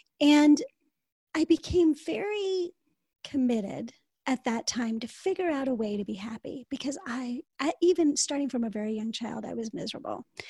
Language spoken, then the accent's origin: English; United States; born there; But I was born in a place that I would say is very white America. So I'm Indian.